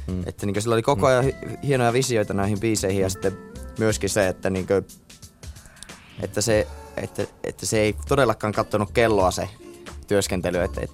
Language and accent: Finnish; Oulu, North Ostrobothnia, Finland; accent: Oulu dialect; Minäkin puhun niin Oulun murretta suomeksi